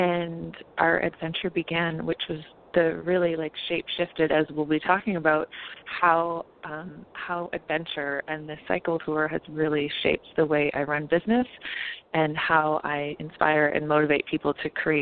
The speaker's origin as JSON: {"language": "English", "country": "Canada", "tie": "born or raised there", "said": "my background is I grew up in Canada. I've been an adventurer most of my life."}